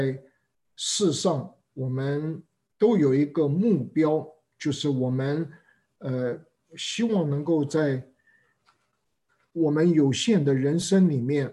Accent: China; 我们中国人懂得“精诚所至，金石为开”这样的一个道理。

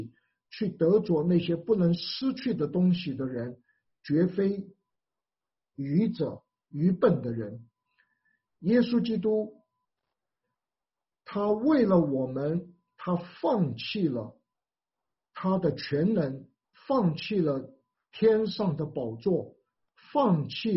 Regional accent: Taiwan; moved away as an adult; 那个时候我从台湾来

